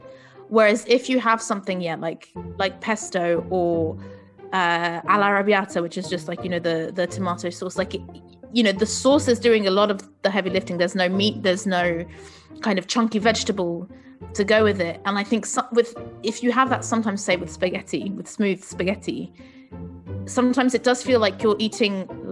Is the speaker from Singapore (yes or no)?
no; Portugal; Like I'm thinking I'm originally from Portugal, port wine, obviously from Portugal.